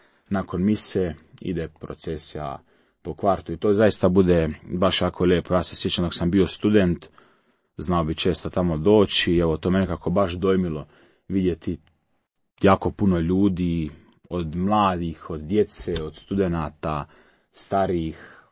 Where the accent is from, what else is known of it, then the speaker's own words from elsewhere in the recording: Dubrovnik, Dubrovnik-Neretva County, Croatia; trenutno sam na Kneži, župa Marije pomoćnice kršćana, Hercegovac, rođen i odrastao u Dubrovniku.